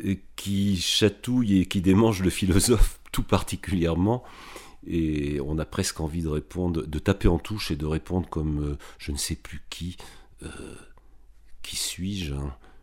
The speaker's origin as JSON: {"language": "French", "town": "Casablanca", "region": "Casablanca-Settat", "country": "Morocco", "tie": "born there", "said": "je suis pied noir, en réalité. Je suis né à Casablanca, au Maroc, d'une mère qui était elle-même née au Maroc dans les années 20."}